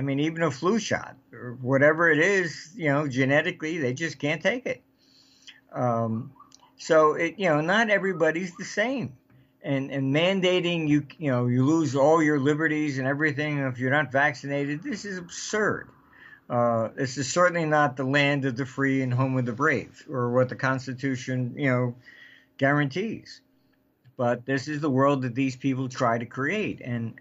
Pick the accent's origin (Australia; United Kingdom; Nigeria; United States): United Kingdom; I came from Britain